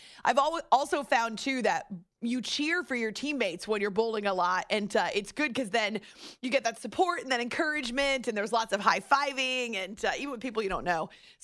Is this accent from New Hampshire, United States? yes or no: yes; New Hampshire, United States; I grew up in New Hampshire. Love snow.